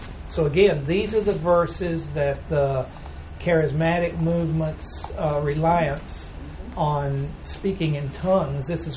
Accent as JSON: {"language": "English", "country": "Mexico", "tie": "born or raised there", "said": "I grew up in Mexico, I was able to teach God's word in Spanish."}